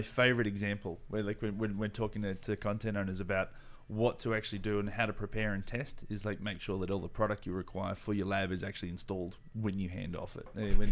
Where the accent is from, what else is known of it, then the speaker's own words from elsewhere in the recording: Australia; I get a phone call in the morning, in Australia time. So that's where my strange accent's from, obviously.